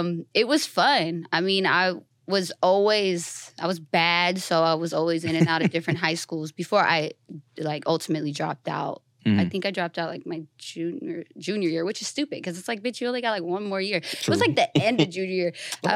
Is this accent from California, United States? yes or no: yes; Pomona, California, United States; born there; also born or lived in Inland Empire / New York; Yeah, no, IE, man. I was born in Pomona, and I don't know. I spent the longest amount of my life in IE, like 8 years. Mm-hmm. But I've always traveled. I lived in New York for like 7 years.